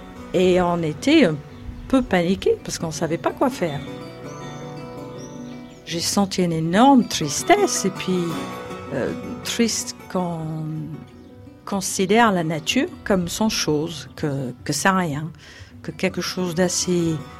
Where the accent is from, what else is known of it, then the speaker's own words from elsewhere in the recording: England, United Kingdom; now in France; je suis anglaise qui habite dans le village de Leruto depuis 22 ans